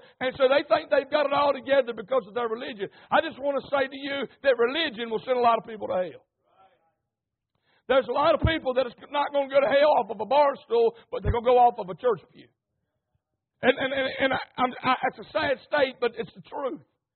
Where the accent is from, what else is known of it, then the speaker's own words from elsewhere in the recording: the South, United States; But I thank God that I grew up in the South. Amen. Y'all all right where we eat grits?